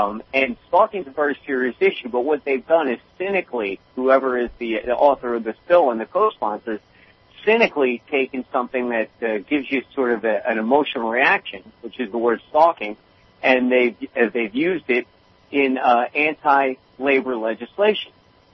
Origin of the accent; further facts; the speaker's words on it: Philadelphia, Pennsylvania, United States; I love Philadelphia. Philadelphia is my hometown, but I consider myself a Pennsylvania guy